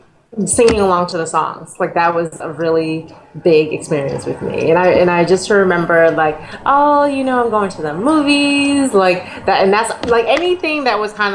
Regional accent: Boston, Massachusetts, United States; I grew up in Boston, Massachusetts, Boston proper.

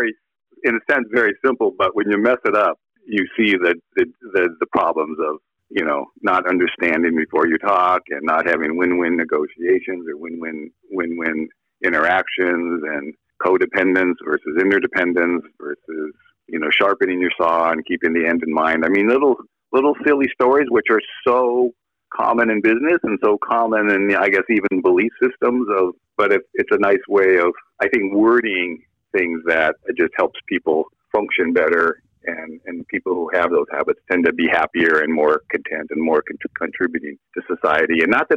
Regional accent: Los Angeles, California, United States; I'm from Los Angeles, so we grew up with John Wooden.

